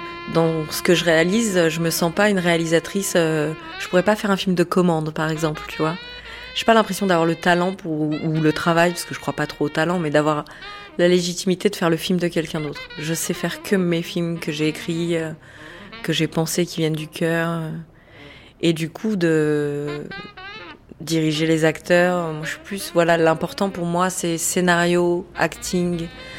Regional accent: Paris, Île-de-France, France; Alors que je suis parisienne.

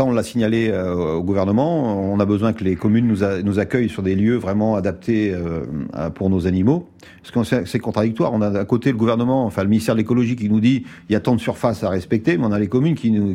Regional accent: France; on n'est pas des nomades, on n'est pas des Roms, on est des Français avec domiciliés, avec des bases, et on suit un itinéraire.

